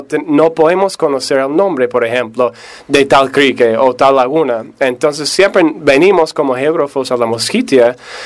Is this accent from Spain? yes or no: no; United States; Sí, soy gringo, norteamericano.